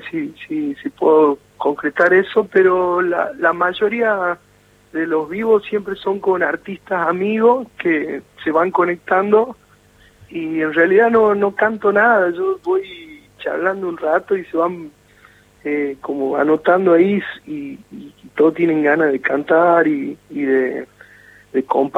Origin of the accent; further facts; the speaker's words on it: Jujuy, Argentina; Extraño mucho Jujuy, sobre todo mi pueblo.